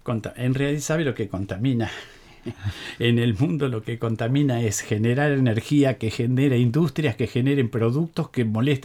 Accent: San Nicolás, Buenos Aires Province, Argentina; Yo soy de San Nicolás, así que la central de San Nicolás la conozco.

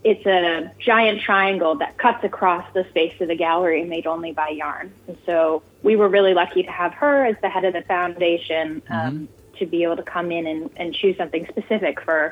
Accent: New York, United States; And I have to say, I'm from New York and right now New York is very hot.

